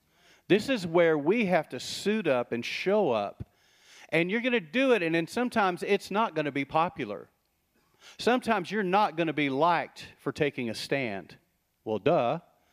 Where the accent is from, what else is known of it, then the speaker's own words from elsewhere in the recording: Texas, United States; I grew up in West Texas.